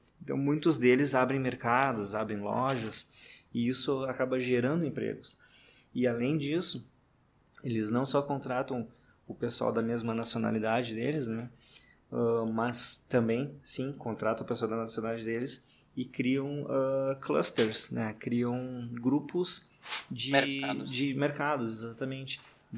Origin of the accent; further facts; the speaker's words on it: Brazil; quando me falaram assim, ah, mas tu é brasileiro, não sei o que, nós somos americanos. Eu falei, cara, se eu nasci na América, eu também sou americano